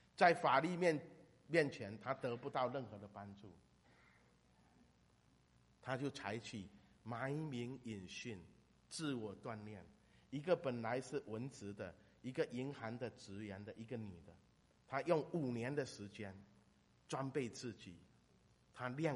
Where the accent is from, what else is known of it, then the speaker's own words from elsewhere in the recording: China; 我们来自中国大陆的人应该都听过一句话